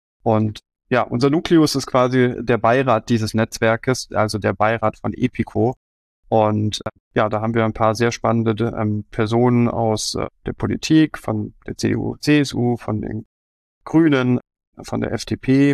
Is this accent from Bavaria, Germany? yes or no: yes; Wolfratshausen, Bavaria, Germany; Ich bin ja auch gebürtiger Oberbayer aus dem schönen Wolfratshausen.